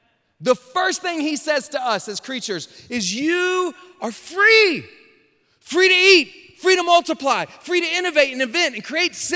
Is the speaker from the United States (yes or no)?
yes; Lake Charles, Louisiana, United States; born there; I was born here in Lake Charles, Louisiana